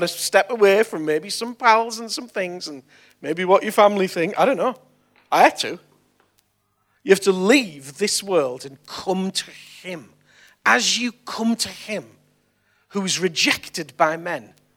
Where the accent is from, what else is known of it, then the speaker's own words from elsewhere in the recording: Billingham, North East England, United Kingdom; I was brought up in Billingham, and it was all right because we were really poor, came from a really poor background, really poor council estate.